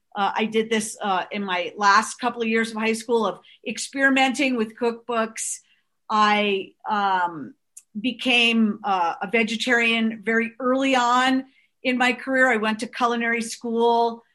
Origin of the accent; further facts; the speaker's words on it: Long Island, New York, United States; we grew up on the North Shore of Long Island, and I always felt somewhat out of place